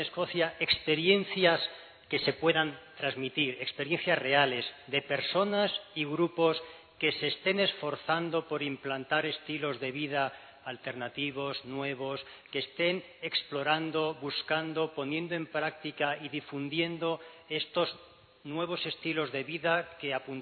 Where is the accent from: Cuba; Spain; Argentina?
Spain; Madrid, Community of Madrid; Tengo en común contigo que también mi madre es sevillana, aunque yo soy madrileño.